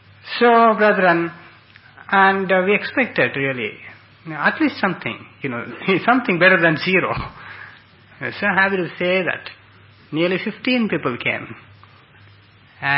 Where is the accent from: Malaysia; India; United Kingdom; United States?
India; English is a second language; since I'm coming from India. So there are a lot of Hindus in India